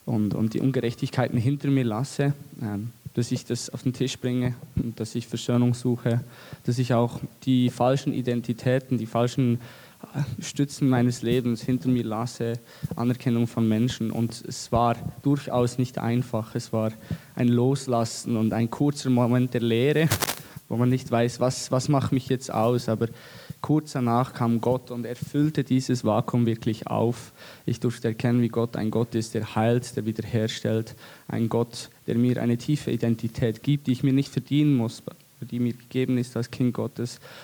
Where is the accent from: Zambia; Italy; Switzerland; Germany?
Switzerland; ich komme aus der Schweiz und ich bin in einem christlichen Elternhaus aufgewachsen und auch in einer Gemeinschaft aufgewachsen.